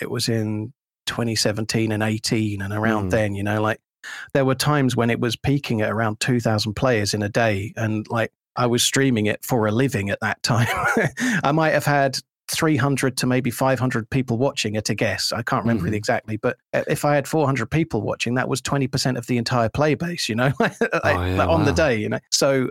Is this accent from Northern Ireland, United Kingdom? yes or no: no; East of England, United Kingdom; also born or lived in Burnley; Well, I moved down south when I was about 9, so I feel like I'm from Suffolk.